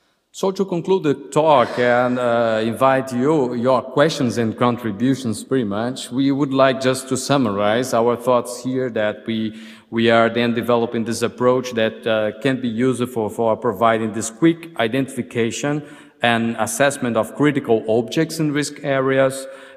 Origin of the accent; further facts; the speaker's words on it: Brazil; And as I am from Brazil as well